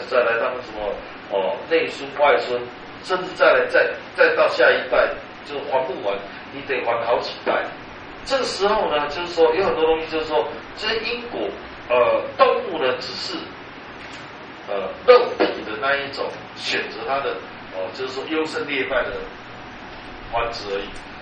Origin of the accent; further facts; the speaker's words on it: Taiwan; 我们台湾人应该是中国人都，包括大陆人也一样